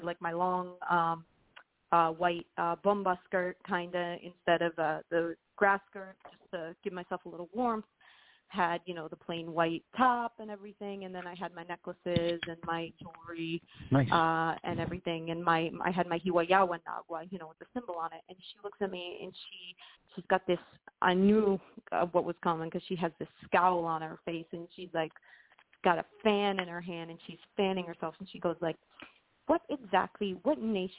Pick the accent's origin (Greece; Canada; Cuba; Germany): Cuba; now in United States; I'm not Boricua and Taino. I'm Siboney Taino from Cuba.